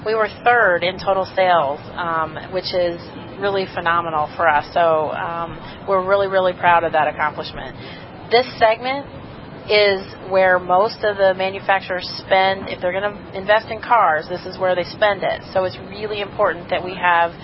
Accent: Houston, Texas, United States; now in Detroit, United States; I actually have been with Ford for 20 years, but I grew up in Houston, and I've been in Detroit since 1999, so I'm starting my 13th year here in the Motor City.

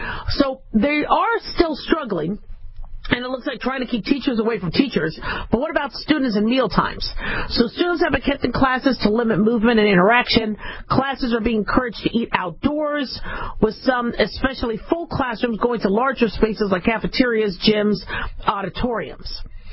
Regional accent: Arizona, United States; we grew up in Arizona, so we had to learn how to square dance.

